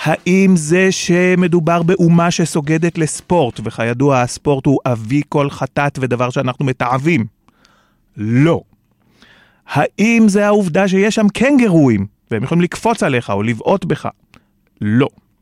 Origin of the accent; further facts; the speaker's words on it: Jerusalem, Jerusalem District, Israel; אני ירושלמי, אני שונא להתרטב, אני לא אוהב מים.